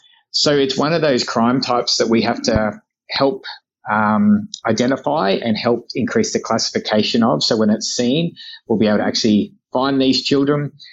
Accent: Australia; It's hard to feel that as an Australian because you start thinking, oh, man, this is us.

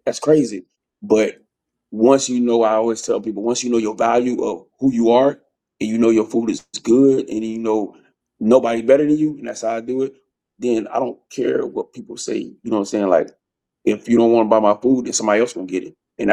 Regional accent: Killeen, Texas, United States; So like, I'm from Killeen, Texas.

